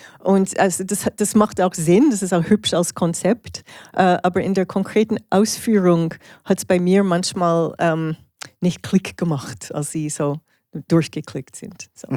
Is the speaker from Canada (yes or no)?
yes; Canada; now in Switzerland; Also als in der Schweiz lebende Kanadierin.